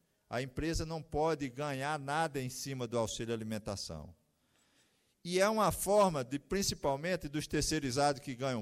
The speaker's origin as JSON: {"language": "Portuguese", "region": "Northeast Region", "country": "Brazil", "said": "falando como nordestino"}